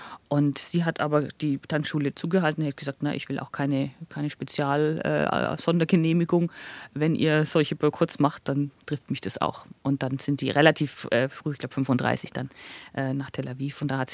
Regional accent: Nuremberg, Bavaria, Germany; now in Munich, Germany; Ich komme ja aus Nürnberg

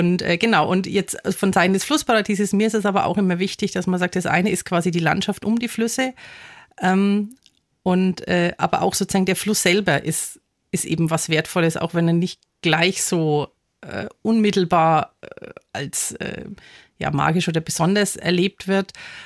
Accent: Hirschaid, Bavaria, Germany; now in Kemmern, Germany; Ich bin in Hirscheid aufgewachsen, wohne jetzt in Kämmern am Main.

